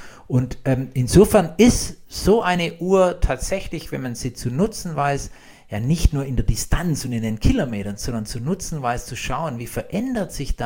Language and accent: German; Blaubeuren, Baden-Württemberg, Germany; Ich komme aus Blaubeuren auf der Alp.